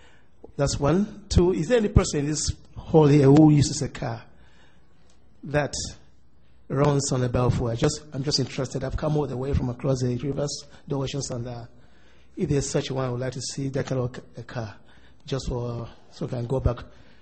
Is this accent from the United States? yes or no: no; Nigeria; from Nigeria.